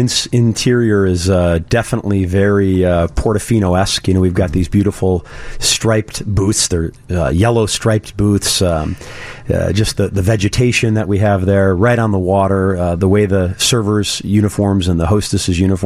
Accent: Orland Park, Illinois, United States; I mean, I grew up in Orland Park, so we didn't really...

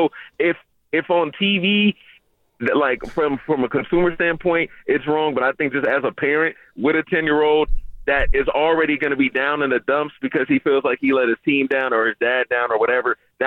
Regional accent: San Francisco, California, United States; And maybe it's because I'm from Hunters Point. I played ball there. I learned how to play.

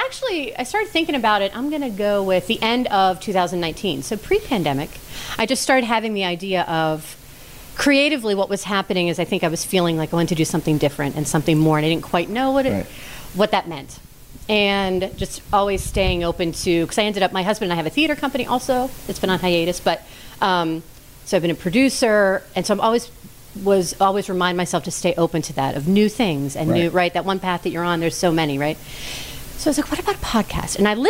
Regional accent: Allison Park, Pennsylvania, United States; No, I grew up in Allison Park.

